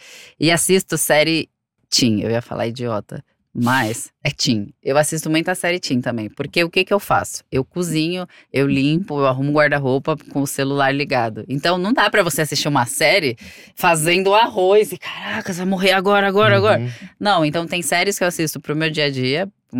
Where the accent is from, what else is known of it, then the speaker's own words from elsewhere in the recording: Santos, São Paulo, Brazil; Eu sou de Santos. Santos é uma praia linda.